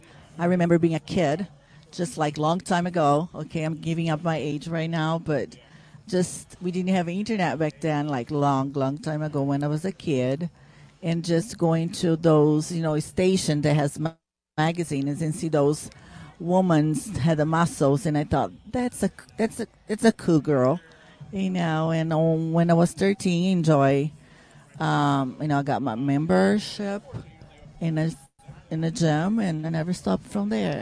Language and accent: English; São Paulo, Brazil; English is a second language; also born or lived in Sorocaba; now in Maryland, United States; Yes, I am from São Paulo. That's a big city, but to be honest, I was born in Sorocaba. That's not too small city, but smaller than São Paulo capital. And I've been in the United States for 20 years already.